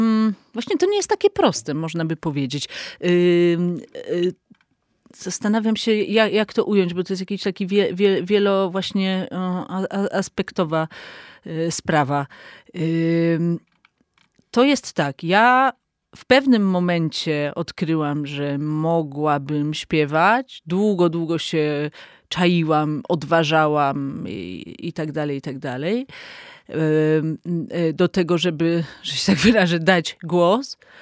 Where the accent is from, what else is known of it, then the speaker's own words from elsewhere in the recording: Warsaw, Masovian Voivodeship, Poland; Także moją małą ojczyzną jest właśnie Mokotów